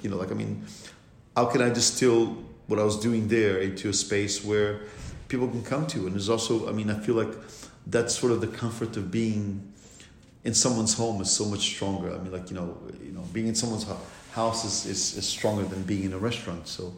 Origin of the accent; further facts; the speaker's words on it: Lisbon, Portugal; the restaurant is inspired by Lisbon, my hometown, and Lisbon is a really fun city, but it has a lot of culture, a lot of history.